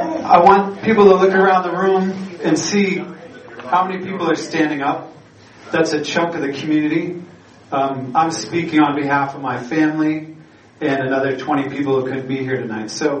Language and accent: English; Gloucester, Massachusetts, United States; I'm from Gloucester, Massachusetts. And so all my friends get pushed out of that community